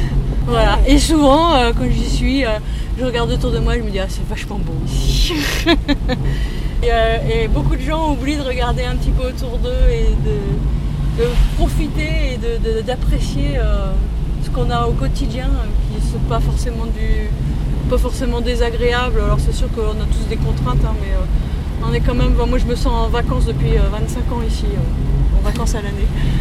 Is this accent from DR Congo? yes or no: no; Hauts-de-France, France; moved away as an adult; je venais du Nord et je suis arrivée à Saint-Martin.